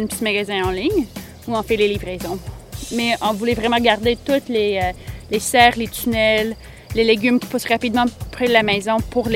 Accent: Manitoba, Canada; moi, j'ai grandi au Manitoba. Donc, on n'est pas natif de la région.

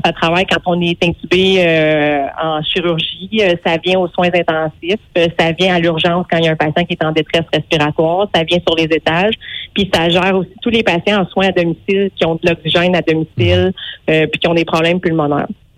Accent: Maniwaki, Quebec, Canada; born there; Je suis née ici à Maniwaki. Je suis revenue travailler ici. J'ai fondé ma famille ici. Je travaille encore ici.

